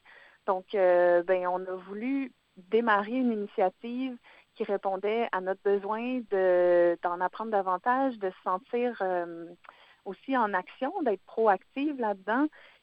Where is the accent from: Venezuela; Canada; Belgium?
Canada; Quebec; Moi, je viens de l'Estrie, puis il y a des choses qui résonnaient avec ce que moi, j'ai pu vivre dans mon enfance.